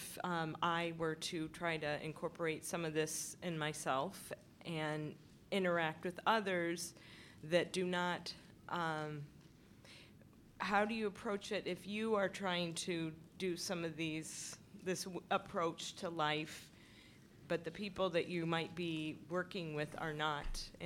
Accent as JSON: {"language": "English", "town": "Bellingham", "region": "Washington", "country": "United States", "said": "I'm from Bellingham, Washington."}